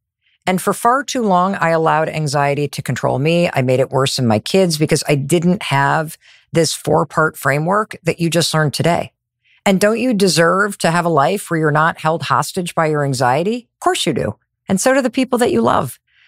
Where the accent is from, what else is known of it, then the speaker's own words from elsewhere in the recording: Michigan, United States; moved away as an adult; No, I'm from Michigan. No kidding. Yeah, that's where I grew up. And then came east for college and law school, met my husband out here.